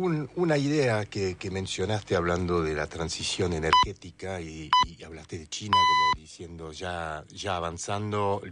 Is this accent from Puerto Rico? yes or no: no; France; Spanish is a second language; no porque vengo de Francia